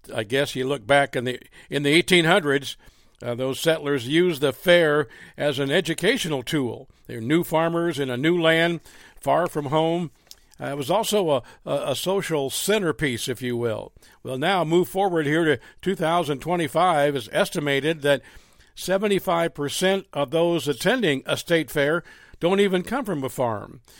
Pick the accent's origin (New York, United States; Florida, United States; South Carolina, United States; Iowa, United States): Iowa, United States; Iowa is my home state, as you know, Ed, and I have a lot of memories attending the fair as a 4-H'er